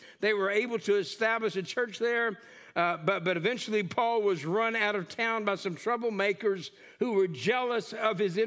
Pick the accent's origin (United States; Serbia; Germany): United States; New Diana, Texas; also born or lived in Corpus Christi / Alaska / Washington; But I remember when I was a boy, we lived in East Texas, New Diana, just outside of Longview.